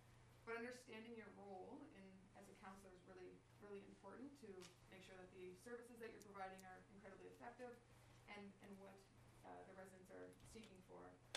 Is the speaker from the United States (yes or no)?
no; Ontario, Canada; moved away; I'm raised in southwestern Ontario. So that first picture there is actually Michigan. You could see Michigan from my hometown, so near Sarnia, Windsor area.